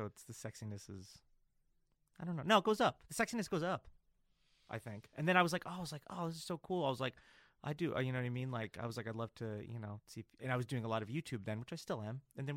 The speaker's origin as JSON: {"language": "English", "region": "New Jersey", "country": "United States", "said": "So I'm from New Jersey originally."}